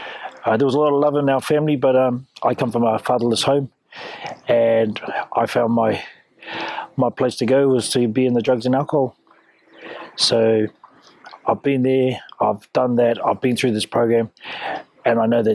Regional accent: Auckland, New Zealand; also born or lived in Whangarei; I hail from Whangarei. I grew up in Auckland. My papakāinga is out Mangakahi away, a place called Parakou.

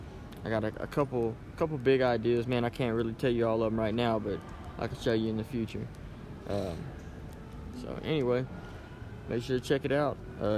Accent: Louisiana, United States; now in Atlanta, United States; through leaving, you know, my home state, Louisiana, and taking off and coming out here to Atlanta

